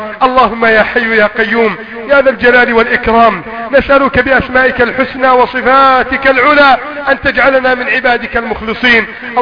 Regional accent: Egypt; بلدنا مصر

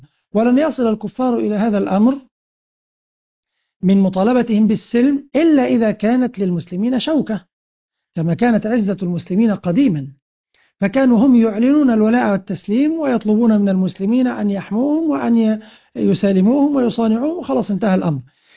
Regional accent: Egypt; بلدنا مصر

